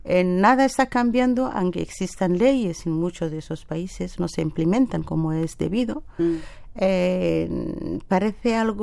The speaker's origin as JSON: {"language": "Spanish", "country": "Kenya", "moved": "as an adult", "lives_now": "Spain", "said": "Entonces soy somalí de Kenia."}